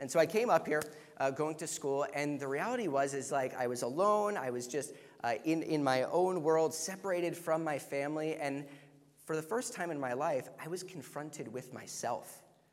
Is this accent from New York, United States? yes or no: no; Florida, United States; I didn't originally grow up here in Minnesota. I grew up in Florida, so a much warmer place generally than we experience here.